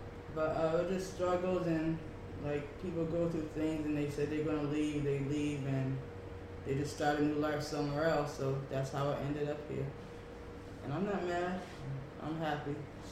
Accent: Hudson, New York, United States; I grew up in, I grew up all around Hudson because we lived a few different places. I was raised on Warren Street, Allen Street, well, mainly Warren Street and Allen Street, actually.

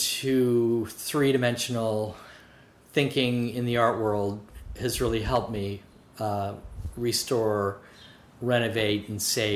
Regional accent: Syracuse, New York, United States; also born or lived in Los Angeles; I grew up in Syracuse and summered up on the St. Lawrence River and on Lake Ontario, so I'm an upstate New York kid. I moved to Hudson from Los Angeles

